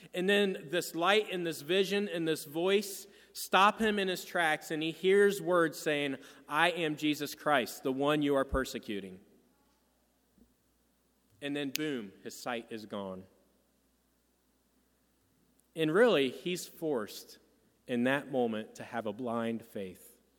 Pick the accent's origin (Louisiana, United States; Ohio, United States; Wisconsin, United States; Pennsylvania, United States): Ohio, United States; South Charleston; Some of you may know that my hometown is in South Charleston, Ohio. I'm sure all of you have heard of it. It's a booming metropolis, population 1,400. In between Columbus and Dayton, just kind of south of Springfield, Ohio. And I grew up there.